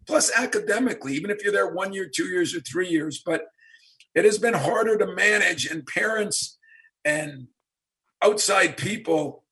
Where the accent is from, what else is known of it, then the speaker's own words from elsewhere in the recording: Iron Mountain, Michigan, United States; hey, I'm from Iron Mountain, Michigan, got a chance to live my dream.